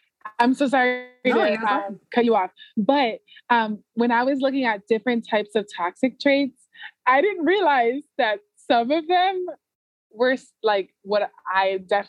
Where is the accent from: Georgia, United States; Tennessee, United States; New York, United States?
Georgia, United States; Yeah, and you got to be in my hometown now, Georgia.